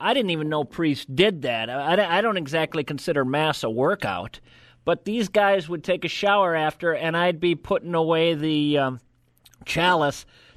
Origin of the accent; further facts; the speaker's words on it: Alabama, United States; now in Twin Cities, United States; No, I grew up in Alabama.